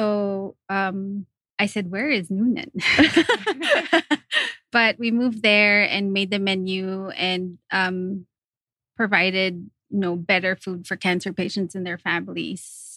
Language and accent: English; Manila, Metro Manila, Philippines; moved away as an adult; For me, I'm Filipina, so I grew up in Manila.